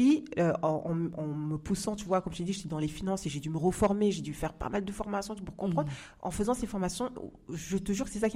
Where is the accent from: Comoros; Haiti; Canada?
Comoros; mon mari, il est turc et moi, je suis comorienne.